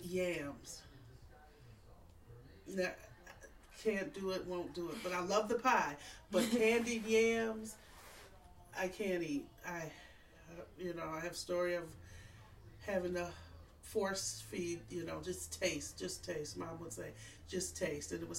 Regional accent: Saginaw, Michigan, United States; now in Madison, United States; Saginaw, Michigan.

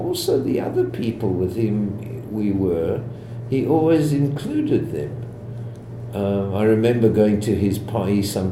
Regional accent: Israel; because we came from Israel, I suppose he

